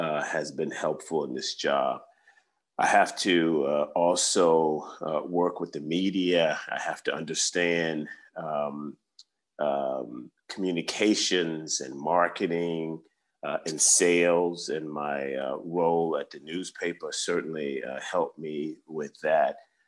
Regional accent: Cambridge, Virginia, United States; to places like my hometown, Cambridge, Virginia.

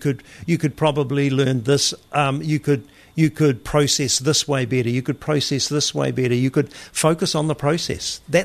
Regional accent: Hamilton, Waikato, New Zealand; I was born in Hamilton. My schools were Hamilton East Primary School and Peachgrove Intermediate, and then Hamilton Boys High School.

